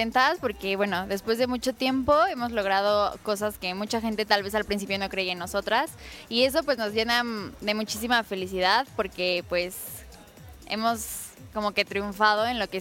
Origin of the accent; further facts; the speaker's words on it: Mexico; le pusimos MX como para decir que somos de México, ¿no?